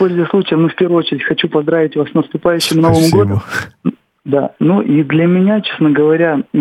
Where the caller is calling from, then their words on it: Khabarovsk, Khabarovsk Krai, Russia; я звоню из Хабаровска.